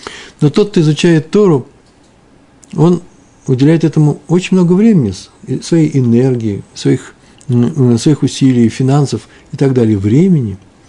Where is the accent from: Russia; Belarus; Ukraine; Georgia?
Ukraine; корни с Украины, с Западной Украины, Восточной, с Центральной и так далее. Все мы с вами из Украины